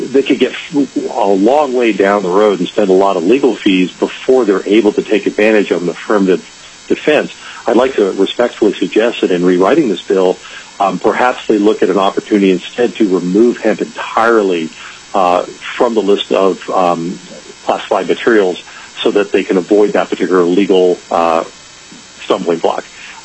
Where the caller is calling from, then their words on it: Anchorage, Alaska, United States; I'm calling from Anchorage.